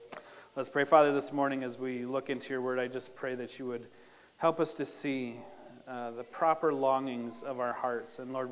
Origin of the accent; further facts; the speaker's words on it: Sundance, Wyoming, United States; now in Newton, United States; I grew up in Sundance, Wyoming, but my family was here in Newton, my extended family.